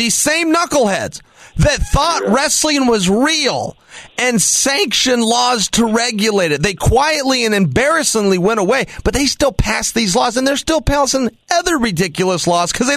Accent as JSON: {"language": "English", "region": "Oregon", "country": "United States", "tie": "born or raised there", "said": "including right here in my home state of Oregon."}